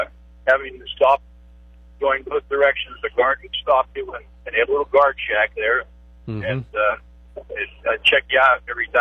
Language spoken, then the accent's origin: English; Brady's Bend, Pennsylvania, United States; I was 4 years old, and I grew up in Brady's Bend, and they had a military guard on each end of the bridge going into East Brady.